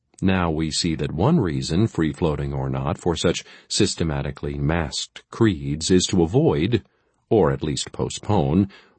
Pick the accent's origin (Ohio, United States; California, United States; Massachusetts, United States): Massachusetts, United States; Boston; I grew up in the Boston area